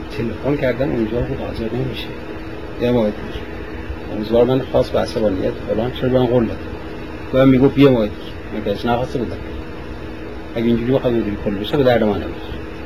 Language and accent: Persian; Iran; moved away; وقتی که از ایران اومدیم بیرون